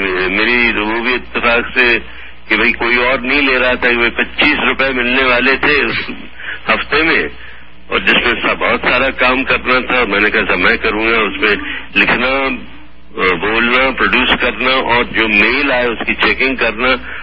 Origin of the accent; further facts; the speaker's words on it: India; first language Gujarati; Urdu is a second language; میں گجراتی میں پلا بڑھا ہوں, انگریزی میں پلا بڑھا ہوں, تو یہ ہندی اردو, تو بس کنارے کنارے پر میں رہا ہوں ان دو مہاساگروں کے.